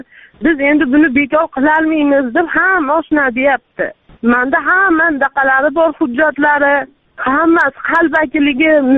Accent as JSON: {"language": "Uzbek", "town": "Margilan", "region": "Fergana Region", "country": "Uzbekistan", "tie": "born there", "said": "1986 yil 11 may kuni Marg'ilon shahrida tug'ilganman."}